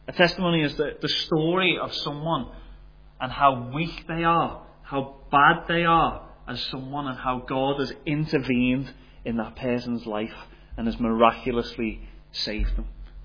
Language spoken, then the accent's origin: English; Liverpool, North West England, United Kingdom; moved away as an adult; I live just out in Drumara, just out near Banbridge and Drumore, that type of direction. But I am originally from Liverpool, and I moved over here when I was 24.